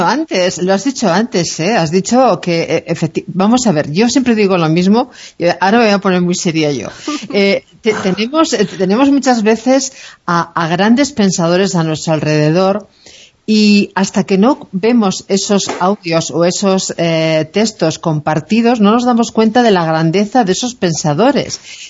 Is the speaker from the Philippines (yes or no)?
no; Bilbao, Basque Country, Spain; Yo tiro para mi tierra, tiro para el norte, y muchas veces desde Bilbao, cuando estamos en Euskadi